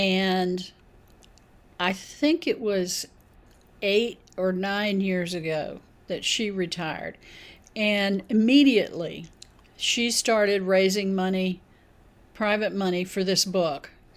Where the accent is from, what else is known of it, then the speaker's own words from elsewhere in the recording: Nashville, Tennessee, United States; So growing up on Battery Lane here in Nashville and then in Brentwood on Franklin Pike Circle before Brentwood was the Brentwood